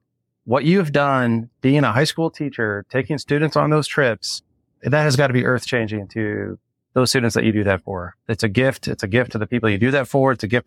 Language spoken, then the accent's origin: English; San Diego, California, United States; I grew up in San Diego.